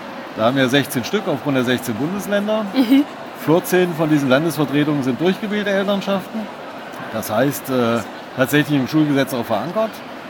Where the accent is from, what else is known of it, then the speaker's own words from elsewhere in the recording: Hesse, Germany; ich bin auch aus Hessen.